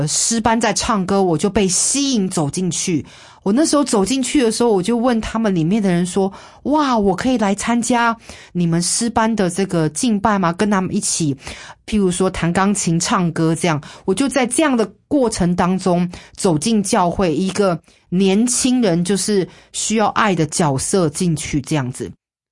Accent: Yonghe, New Taipei, Taiwan; 我的小时候是在永和长大的

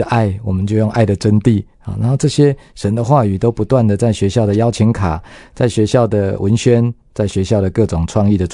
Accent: Yunlin County, Taiwan; 可能受到我幼年来自农家的一个影响，小时候在云林，那我们家就是爸就是农夫

